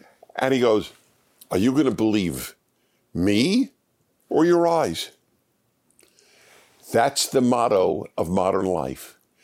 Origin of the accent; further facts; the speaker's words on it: New York, United States; It wasn't even, as we say, I grew up in New York, so we use a term, it didn't stick.